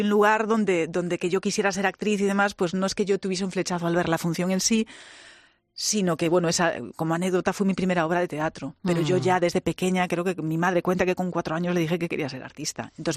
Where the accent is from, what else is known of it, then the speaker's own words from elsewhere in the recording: Galicia, Spain; No, aparte soy gallega, quiero decirte.